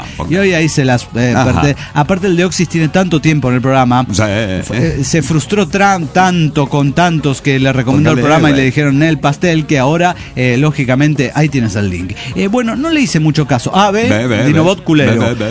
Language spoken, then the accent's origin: Spanish; Toluca, State of Mexico, Mexico